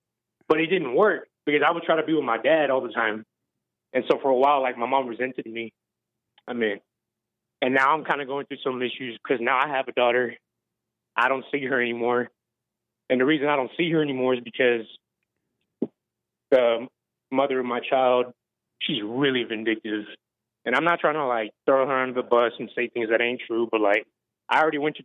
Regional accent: Corpus Christi, Texas, United States; moved away as an adult; now in South Carolina, United States; I need to leave the state that I'm originally from, because I'm from Texas. I'm from Corpus Christi, Texas. When I got out of jail, immediately I came over here to South Carolina

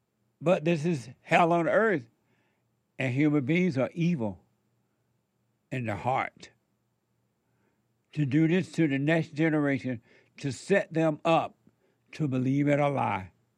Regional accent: Alabama, United States; Where are you from? Alabama. I was born

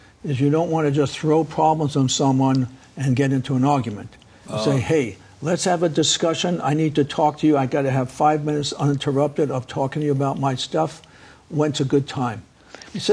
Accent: New York, United States; When I was growing up in New York, all the young women, the blacks and Puerto Ricans, the girls were 12, 13, 14 years old.

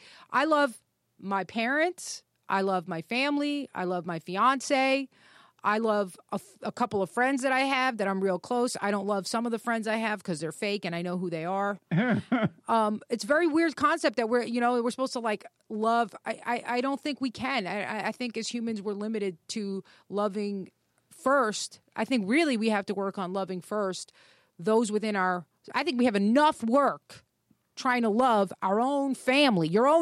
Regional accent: New York, United States; I grew up in New York. I know a lot of really excellent, amazing Jewish

